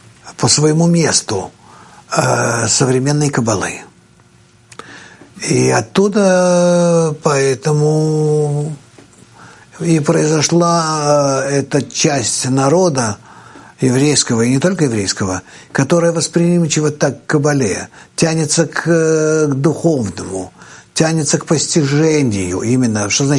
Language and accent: Russian; Russia; now in Israel; Хотя я уже из России с 70-го года. Я переехал из России в Литву. И в 74-м году уже переехал в Израиль.